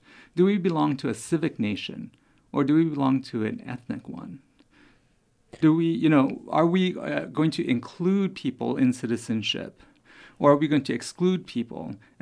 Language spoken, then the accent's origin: English; Hawaii, United States; You know, I grew up in Hawaii. And so first of all, growing up in Hawaii, I did not think of myself as Asian.